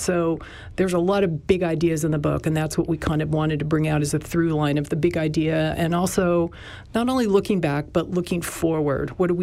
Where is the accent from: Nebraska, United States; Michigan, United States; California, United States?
Nebraska, United States; Lincoln; I grew up in Lincoln, and the university has just always just been a very important part of our lives.